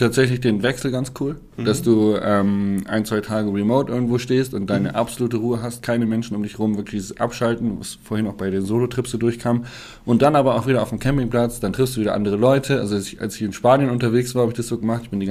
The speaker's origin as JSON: {"language": "German", "town": "Hanover", "region": "Lower Saxony", "country": "Germany", "said": "Ich komme aus Hannover."}